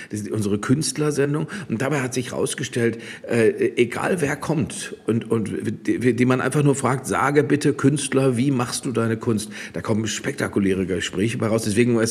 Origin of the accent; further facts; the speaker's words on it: Dortmund, North Rhine-Westphalia, Germany; mein bester Freund hat mich damals immer mit ins Konzert in meiner Heimatstadt Dortmund genommen